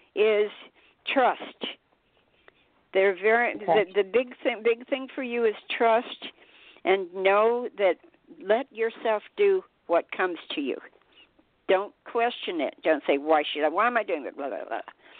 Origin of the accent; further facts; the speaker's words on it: Bible Belt, United States; And I grew up in the Bible Belt, and people who did healing were weird, very scary people, you know.